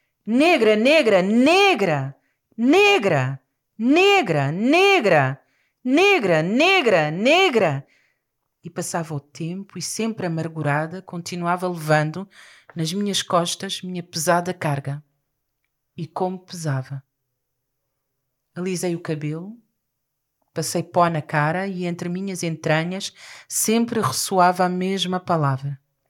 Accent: Portugal; vim de Portugal, da Escola Superior de Educação de Setúbal.

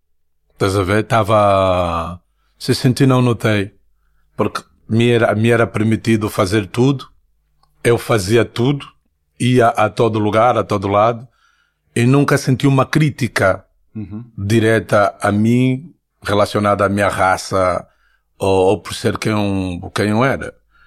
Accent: Luanda, Angola; Eu sou de Luanda, meu. Cresci na banda.

